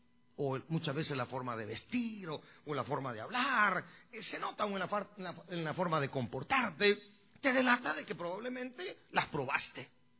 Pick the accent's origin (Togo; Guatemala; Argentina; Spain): Guatemala; allá en mi pueblo, allá en Guatemala